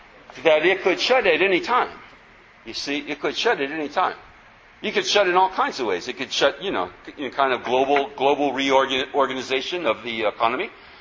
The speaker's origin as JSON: {"language": "English", "country": "United States", "said": "And, you know, I'm an American and all."}